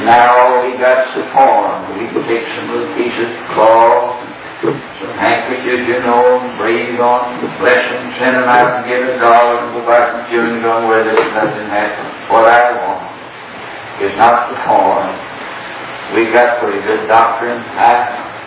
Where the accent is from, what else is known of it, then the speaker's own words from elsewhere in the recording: Houston, Texas, United States; I grew up in Houston, Texas, in the last few years.